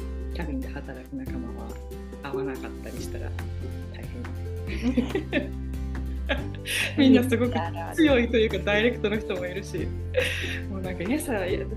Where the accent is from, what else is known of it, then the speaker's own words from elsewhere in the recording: United States; now in Japan; 本帰ってきたら日本人だけど、まあ、日本で育った子たちとは違って、うん、やっぱりなんかアメリカ育ちの子みたいな感じだったから